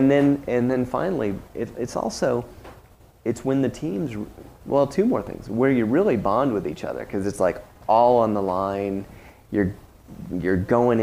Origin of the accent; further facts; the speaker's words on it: Florida, United States; See, I grew up in Florida, too.